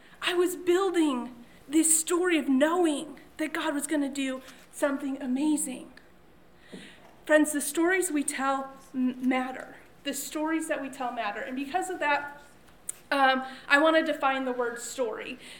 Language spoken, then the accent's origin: English; Chicago, Illinois, United States; we're from the Chicagoland area. There are loads of super tall buildings in Chicago that we call them skyscrapers because they go up that high.